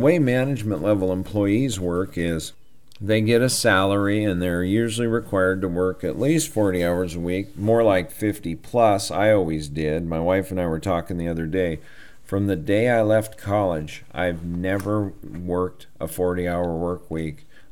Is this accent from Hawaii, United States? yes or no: no; Montana, United States; Growing up in Montana, I got to buck hay bales and haul loads of this and build fence.